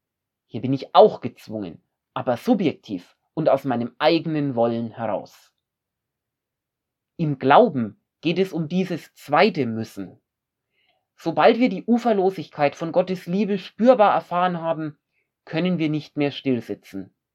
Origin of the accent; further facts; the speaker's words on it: Nuremberg, Bavaria, Germany; Ich weiß noch gut, wie schön das einmal eine ältere Frau aus meiner Heimatgemeinde in Nürnberg ausgedrückt hat.